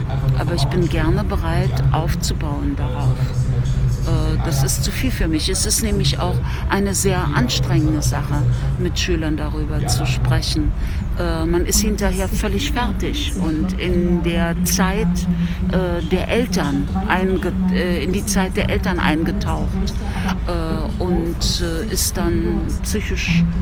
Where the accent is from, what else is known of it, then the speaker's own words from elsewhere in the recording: East Berlin, Berlin, Germany; Ich komme ja aus der DDR, also aus Ost-Berlin.